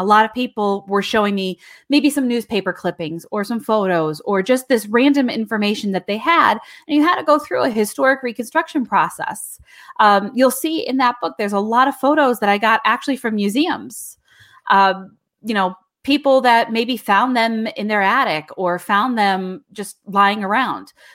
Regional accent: Dunmore, Pennsylvania, United States; in Lackawanna County, which is where I'm from. The number one in Pennsylvania from that was actually my hometown of Dunmore, so very proud of that.

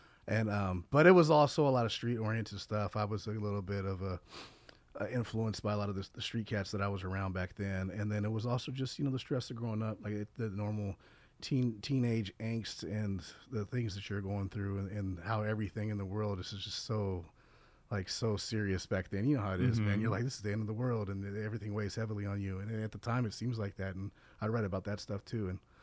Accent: Pasco, Washington, United States; I'm from Pasco. Mark grew up in Richland, which is a little bit whiter than Pasco is. Pasco is largely half Hispanic, but there are also a lot of African American kids.

